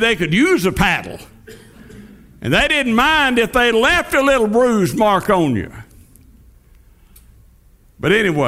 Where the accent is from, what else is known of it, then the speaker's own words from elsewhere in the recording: Lindsay, Oklahoma, United States; I remember when I was growing up in Lindsay, Oklahoma, and I stayed with my grandmother and grandfather.